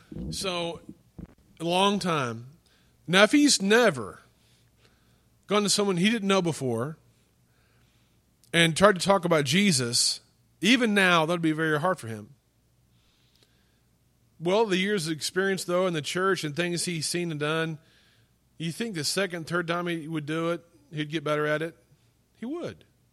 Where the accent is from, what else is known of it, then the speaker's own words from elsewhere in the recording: Illinois, United States; I grew up in Illinois. That's Midwest, and I didn't grow up in Texas.